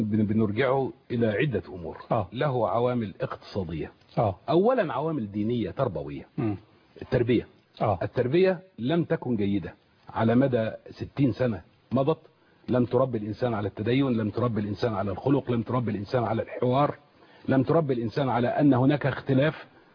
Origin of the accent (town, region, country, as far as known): Egypt